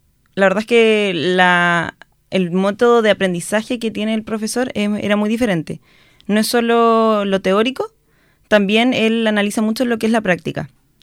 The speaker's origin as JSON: {"language": "Spanish", "town": "Osorno", "region": "Los Lagos", "country": "Chile", "tie": "born or raised there", "said": "Yo soy osornina de toda mi vida. Estudié en el Colegio Santa Marta de Osorno, salí de la promoción 2016."}